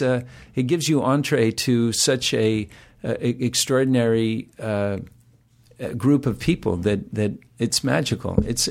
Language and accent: English; Utah, United States; now in New York City, United States; wanted to get the hay out of my hair from Utah.